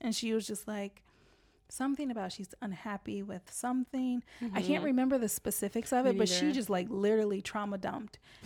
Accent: Los Angeles, California, United States; now in Lisbon, Portugal; where are you from, and I say I'm from Los Angeles, and they're like, why are you here, like, why Lisbon

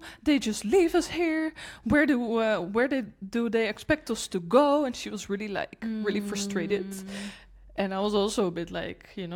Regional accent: Netherlands; now in Portugal; Like I'm from the Netherlands, in case you don't know.

